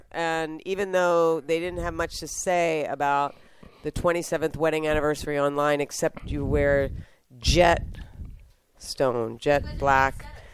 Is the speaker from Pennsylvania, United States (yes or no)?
yes; Philadelphia, Pennsylvania, United States; And that's going to be in Philly, my hometown. My hometown, yes, indeed.